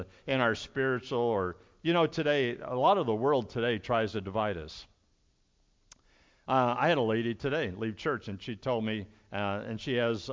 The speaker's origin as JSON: {"language": "English", "town": "Mansfield", "region": "Ohio", "country": "United States", "said": "from Mansfield, Ohio."}